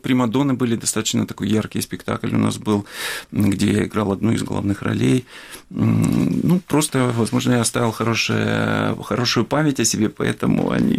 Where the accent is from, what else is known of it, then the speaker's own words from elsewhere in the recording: Ukraine; Вот я съездил в Россию, я себя ощутил там украинцем.